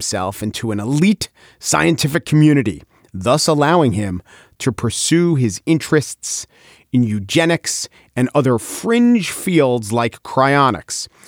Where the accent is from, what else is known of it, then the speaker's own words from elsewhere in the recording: New York, United States; As a New Yorker, the detail that I just cannot get my head around as regards Jeffrey Epstein is this.